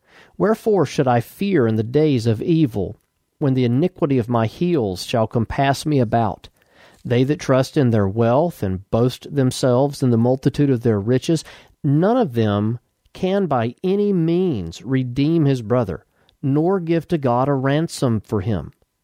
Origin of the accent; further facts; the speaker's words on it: Moody, Alabama, United States; I grew up in Moody, Alabama, and Moody was named after a man whose last name was Moody.